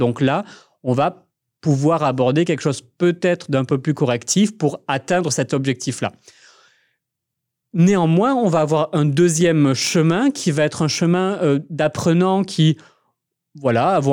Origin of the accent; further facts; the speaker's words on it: Paris, Île-de-France, France; accent: Paris; mon accent de Paris, on va dire, pour simplifier les choses. Et donc, je faisais exprès sur le marché à reprendre mon accent du sud